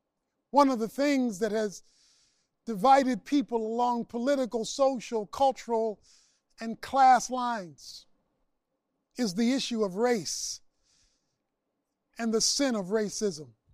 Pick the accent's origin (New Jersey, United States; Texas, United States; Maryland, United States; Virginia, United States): Maryland, United States; Baltimore; It became more amplified growing up in Baltimore when I found out that there were some quote-unquote evangelical churches that we could not visit or go in because of segregation and illegitimate divisiveness.